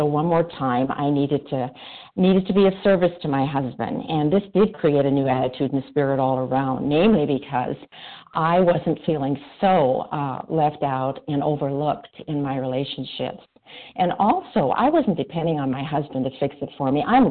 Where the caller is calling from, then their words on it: Montana, United States; I'm calling from Montana.